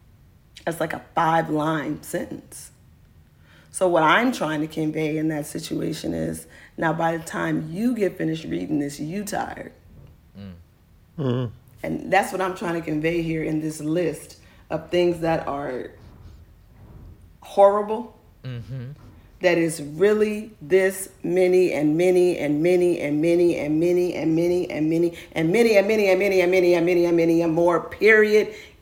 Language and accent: English; Oakland, California, United States; I also just try to remind people that I am from East Oakland.